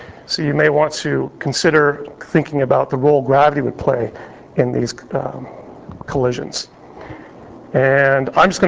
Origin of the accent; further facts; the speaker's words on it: Canada; because I'm a Canadian